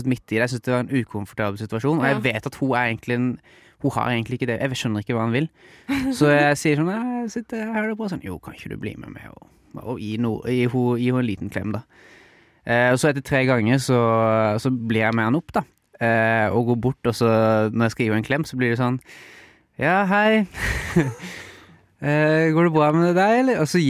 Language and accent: Norwegian; Arendal, Agder, Norway; min sånn sommer hjemme i Arendal.